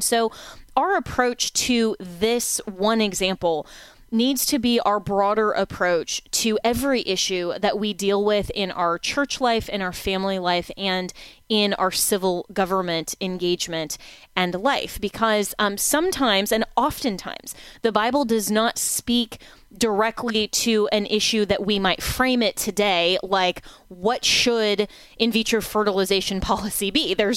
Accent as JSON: {"language": "English", "region": "Florida", "country": "United States", "said": "My home state of Florida is one of them."}